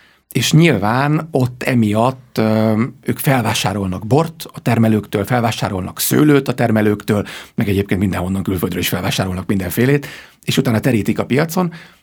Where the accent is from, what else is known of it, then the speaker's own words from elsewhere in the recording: Hungary; én magyar vagyok